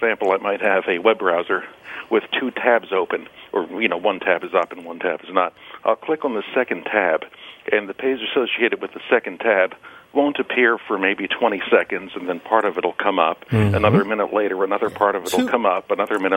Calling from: Pottstown, Pennsylvania, United States; Pottstown, Pennsylvania.

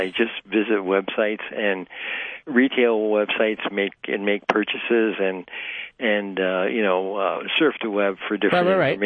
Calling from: Pittsford, New York, United States; Pittsford.

